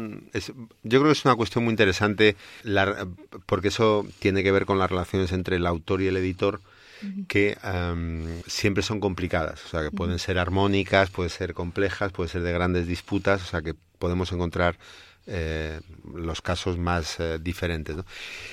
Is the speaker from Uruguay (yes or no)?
no; Spain; now in United States; ya que vengo de España y estoy en Estados Unidos